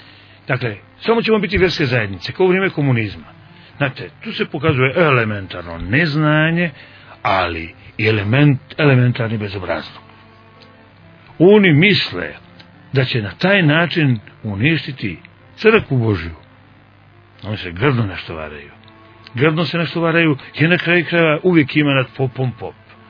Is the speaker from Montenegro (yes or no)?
yes; Montenegro; ja sam temperamentni Crnogorac, morate računati da zato malo više galamim. Dakle, upotrebit ću to i to ljudi respektuju, ali nikad niko nije posumnjao u to da sam Srbin po narodnosti i da sam Srbin po naciji